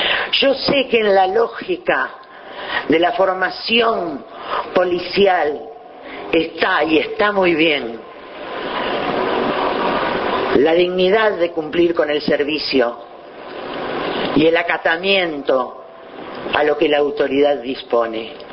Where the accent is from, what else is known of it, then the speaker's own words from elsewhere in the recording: Uruguay; vivir en este maravilloso país como los uruguayos estábamos acostumbrados a vivir.